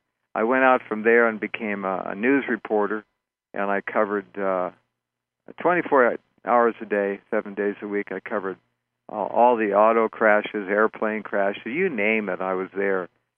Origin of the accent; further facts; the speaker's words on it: Los Angeles, California, United States; also born or lived in Santa Barbara; I grew up in Los Angeles area, basically, and when I was 17, I moved up to Santa Barbara